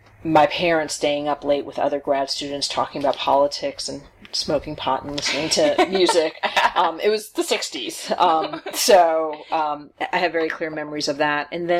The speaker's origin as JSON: {"language": "English", "town": "Madison", "region": "Wisconsin", "country": "United States", "tie": "born there", "said": "So I was born in the United States in Madison, Wisconsin in the mid-60s."}